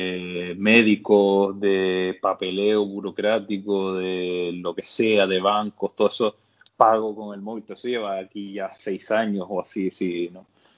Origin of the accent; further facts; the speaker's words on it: Spain; evidentemente España digo porque es de donde vengo, ¿no?